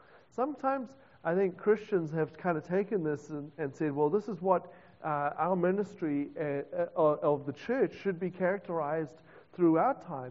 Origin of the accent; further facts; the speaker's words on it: South Africa; now in New Zealand; maybe it's just because I'm a South African